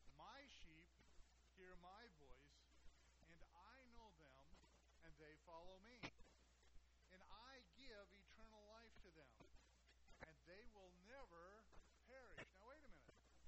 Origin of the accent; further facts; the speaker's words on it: California, United States; well, I'm from Southern California, so we caught moths.